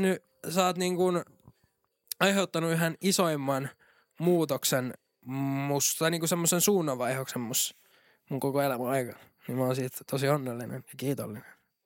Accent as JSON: {"language": "Finnish", "town": "Kotka", "region": "Kymenlaakso", "country": "Finland", "lives_now": "Turku, Finland", "said": "koska kun mä muutin Kotkasta Turkuun, niin mä olin ihan vittu rääpäle"}